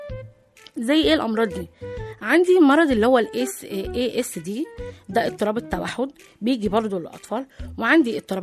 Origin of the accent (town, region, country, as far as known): Egypt